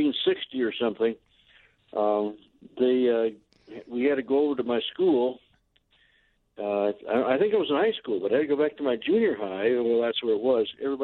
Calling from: Abilene, Kansas, United States; also born or lived in Beloit, United States; I'm calling you from Abilene, Kansas now

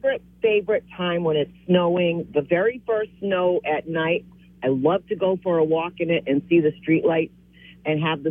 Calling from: Maine, United States; I'm from Maine.

